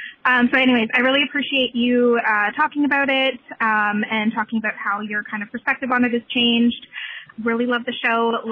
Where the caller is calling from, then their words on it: Toronto, Ontario, Canada; I'm from Toronto.